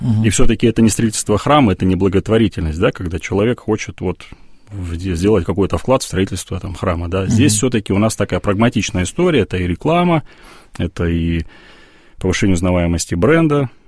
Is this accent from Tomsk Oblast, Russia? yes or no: no; Nakhodka, Primorsky Krai, Russia; born there; Я родился в Находке, в Приморском крае